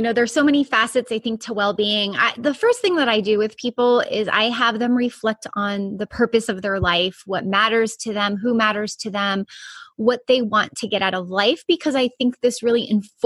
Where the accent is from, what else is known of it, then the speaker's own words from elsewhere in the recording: Florida, United States; also born or lived in Chicago; I was born in Chicago. My mom is from Cuba. My dad is from Uruguay. And I basically grew up most of my life in southern Florida.